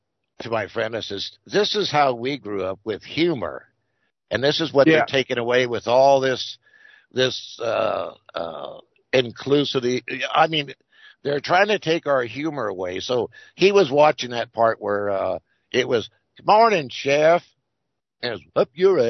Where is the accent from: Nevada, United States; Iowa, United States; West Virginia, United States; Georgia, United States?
Nevada, United States; Las Vegas; Growing up in Vegas like that, you see that little sheen above you on the highway like